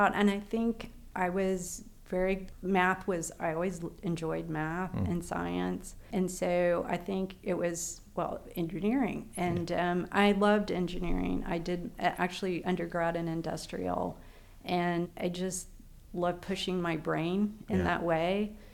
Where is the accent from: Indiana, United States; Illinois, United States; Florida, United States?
Florida, United States; because I grew up in Brevard County, did not have as many people as yeah. it does now